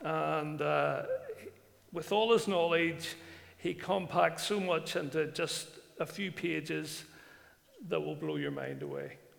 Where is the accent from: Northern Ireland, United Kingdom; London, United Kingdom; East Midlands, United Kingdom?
Northern Ireland, United Kingdom; Ballywalter; I'm from Ballywalter